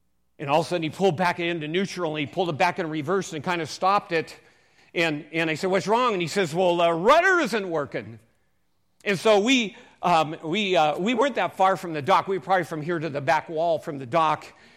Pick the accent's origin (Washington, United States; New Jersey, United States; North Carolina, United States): Washington, United States; Seattle; moved away as an adult; You know, most of you that know me know that I came from Seattle. I was raised up in Seattle, and about 18, I thought I can't take the rain anymore, and I left and never went back.